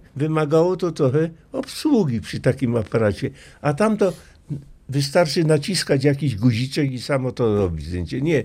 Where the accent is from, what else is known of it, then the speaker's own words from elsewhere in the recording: Chorzów, Silesian Voivodeship, Poland; born there; No więc w ogóle się urodziłem na Śląsku, w Chorzowie, w 1934 roku.